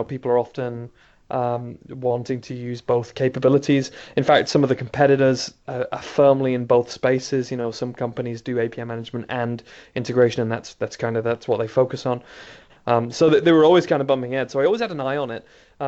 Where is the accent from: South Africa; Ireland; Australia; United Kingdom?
United Kingdom; now in Redmond, United States; As you can tell by my accent, I hail from the UK, but I live in the USA now.